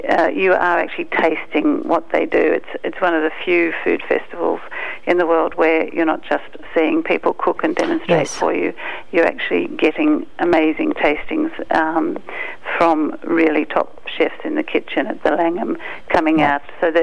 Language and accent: English; Melbourne, Victoria, Australia; now in London, United Kingdom; When I've been living overseas in London for a few years, and I've always described Melbourne, my hometown